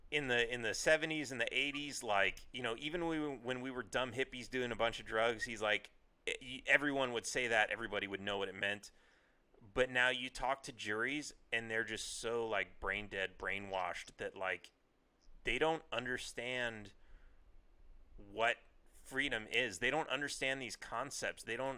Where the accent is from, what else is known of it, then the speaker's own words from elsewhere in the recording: California, United States; born there; I was born in California, but as the bumper sticker says, I wasn't born in Texas, but I got there as fast as I could.